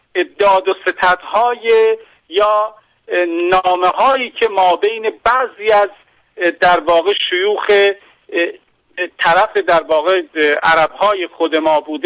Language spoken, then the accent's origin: Persian; Iran; من عرض کنم به عنوان یک ایرانی ناسیونالیست و ملیگرا